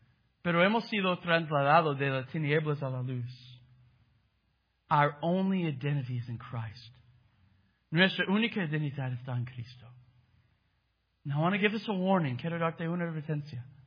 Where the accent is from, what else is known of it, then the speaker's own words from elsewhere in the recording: Texas, United States; My worth isn't that I'm from Texas, the greatest country in the world.